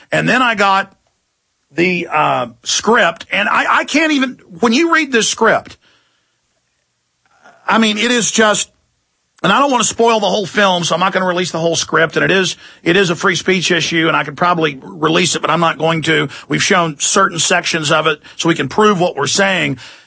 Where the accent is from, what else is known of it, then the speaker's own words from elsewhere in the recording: Dallas, Texas, United States; Look, I'm a 36-year-old white guy, okay? I grew up in Dallas, Texas.